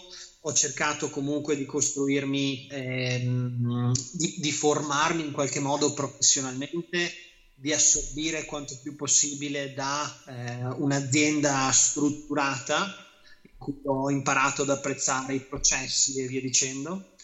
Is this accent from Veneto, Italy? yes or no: yes; Bassano del Grappa, Veneto, Italy; also born or lived in Padua / California; sono padovano di origine e ho studiato, cresciuto a Bassano del Grappa, un po' a nord